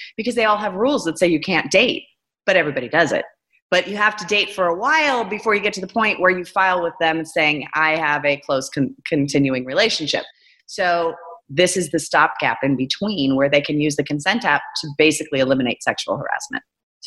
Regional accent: San Francisco, California, United States; I'm from San Francisco, and I'm definitely not vanilla.

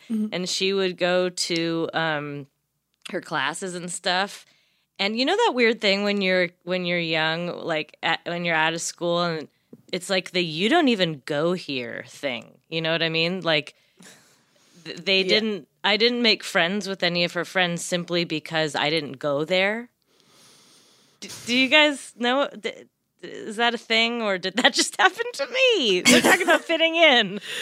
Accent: Los Angeles, California, United States; Both of us grew up here in L.A. We still live here.

